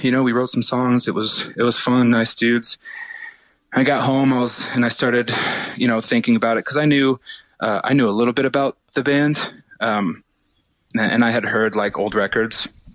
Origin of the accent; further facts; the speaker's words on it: North Carolina, United States; born there; also born or lived in Honolulu / San Francisco; Both my parents were military. I was born in North Carolina. I only lived there for about two, three months, moved to Honolulu.